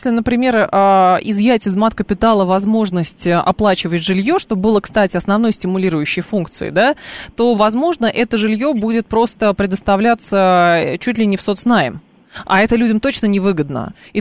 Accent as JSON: {"language": "Russian", "region": "Moscow", "country": "Russia", "said": "мы москвичи"}